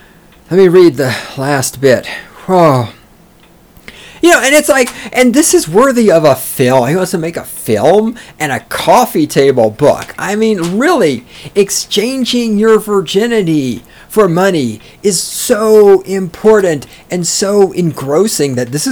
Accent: Weimar, Texas, United States; my hometown is a little place in Texas called Weimar. That's 2,000 people in it.

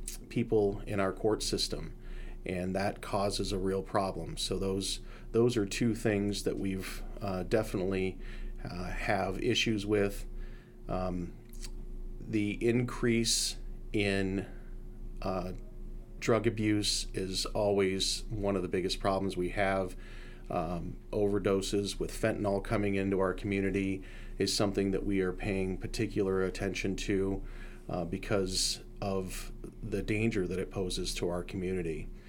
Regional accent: Council Bluffs, Iowa, United States; Sure. I grew up in Council Bluffs, Iowa, and I attended Simpson College

